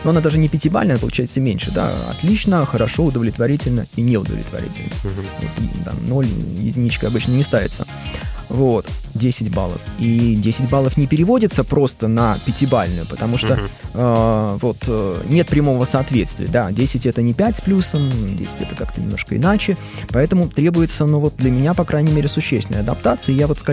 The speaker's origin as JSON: {"language": "Russian", "country": "Russia", "lives_now": "Belarus", "said": "вот я как преподаватель из России, понятное дело, не владею в достаточной степени белорусским языком."}